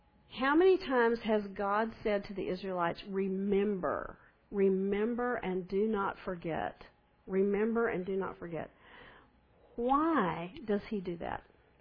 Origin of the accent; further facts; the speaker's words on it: Alpine, Texas, United States; Y'all all know that I grew up in Alpine, and I have made hundreds of trips from here to there and back since I've been an adult.